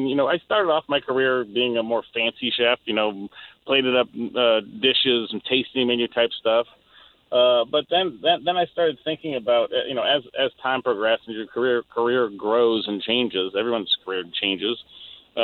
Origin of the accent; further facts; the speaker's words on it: Seattle, Washington, United States; So, me being from Seattle and I grew up on Capitol Hill and I've been around Seattle, my entire life, I have a good understanding of it.